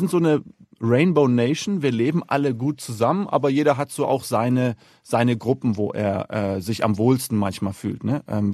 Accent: Namibia; In Namibia war die sowieso nie ganz so stark wie in Südafrika. Also ich habe wirklich von der Apartheid nichts mitbekommen.

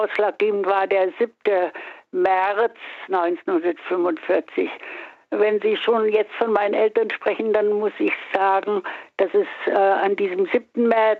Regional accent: Lower Silesian Voivodeship, Poland; born there; Ja, ich bin 1939 in Schlesien geboren und hatte 2 kleinere Schwestern. Wir wohnten in Beersdorf im Kreis Waldenburg. Das ist gar nicht allzu weit weg von der Grenze zum damaligen Sudetenland bzw. Tschechoslowakei.

